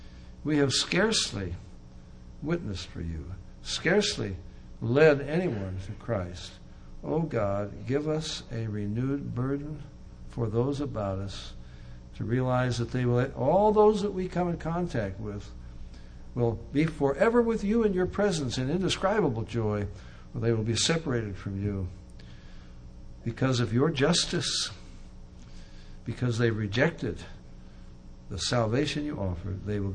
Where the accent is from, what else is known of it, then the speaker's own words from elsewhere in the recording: Riverside, United States; I was born and raised in Riverside.